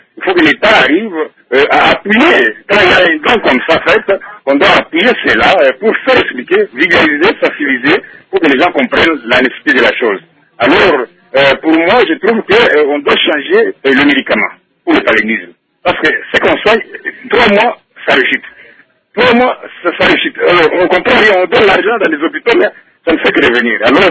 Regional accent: Kasaï-Oriental, DR Congo; qu'on avait distribués ici chez nous au Kassai-Oriental.

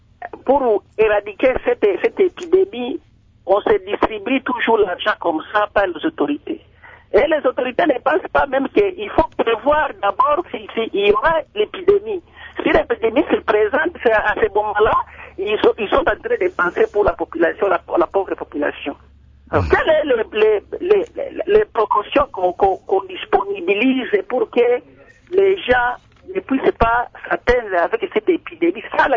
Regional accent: Kindu, Maniema, DR Congo; J'ai vu à Kindu, chez moi, au Maniema, comment est-ce que les gens mouraient facilement avec cette épidémie.

